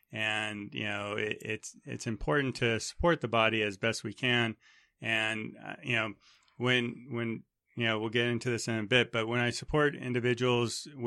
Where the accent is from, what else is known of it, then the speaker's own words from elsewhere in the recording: Los Angeles, California, United States; born there; Well, I was born here in Los Angeles